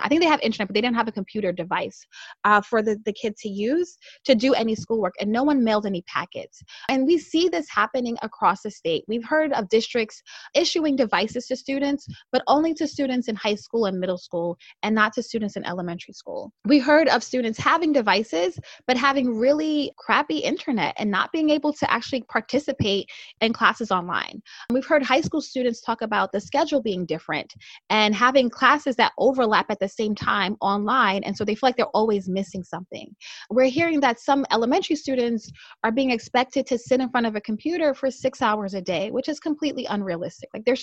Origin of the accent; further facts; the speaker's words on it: New York City, New York, United States; this happening in the peak of a pandemic is just deeply frustrating as a New Yorker, and I expect better from them, and we all should.